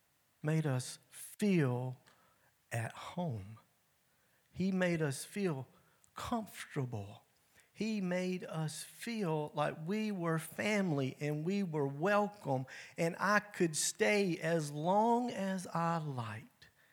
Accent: the South, United States; Now listen, I'm from the South. Life in New York and New Jersey is not the same.

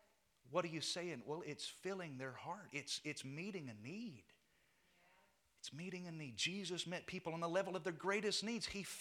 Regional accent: California, United States; I was raised in California. I know about shaking. I remember, I think I was 10, 9 or 10. We had a two-story house

